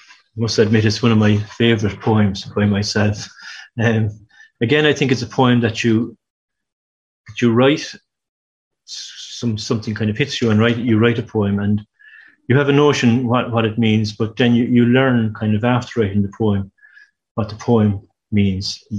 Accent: Ireland; I was thinking that these new immigrants are as much Irish as we are, because as I say, we all immigrated into the island at some stage.

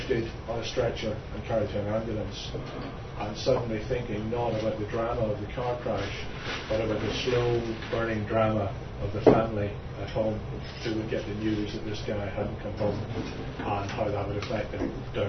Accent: Ballycastle, Northern Ireland, United Kingdom; This one is about my hometown of Ballycastle.

